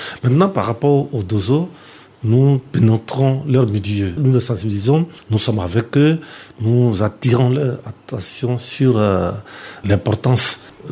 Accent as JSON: {"language": "French", "town": "Katiola", "region": "Vallée du Bandama", "country": "Côte d’Ivoire", "said": "aller faire une collecte chez moi à Katiola"}